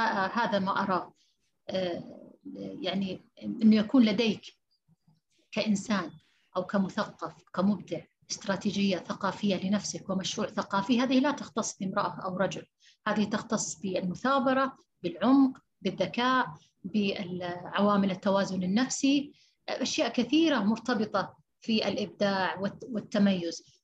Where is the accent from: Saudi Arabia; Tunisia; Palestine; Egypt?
Saudi Arabia; فإحنا عندنا في السعودية كانت ثورة لنا في تويتر بالذات